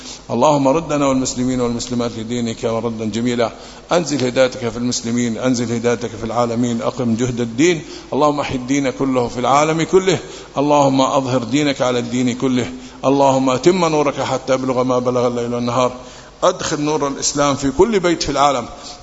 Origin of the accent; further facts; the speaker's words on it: Palestine; we are from Palestine, the people asking me what we can do for Palestine. We are Palestinians, we are nearby.